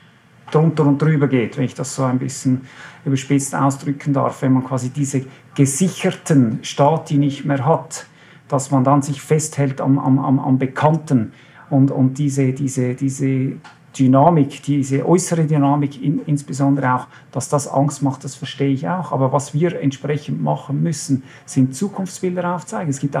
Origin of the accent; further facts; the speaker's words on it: Switzerland; Meine Mutter ist gebürtige Österreicherin, ist nach dem Zweiten Weltkrieg hierher gekommen, hat hier meinen Vater kennengelernt, sind wieder ausgewandert, wieder zurückgekommen. Das heißt, ich bin eigentlich überzeugter Schweizer, aber aufgrund meiner teilösterreichischen Herkunft